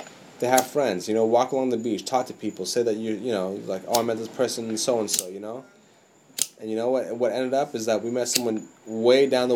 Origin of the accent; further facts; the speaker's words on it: Sudbury, Ontario, Canada; I have to say, like, I grew up in Sudbury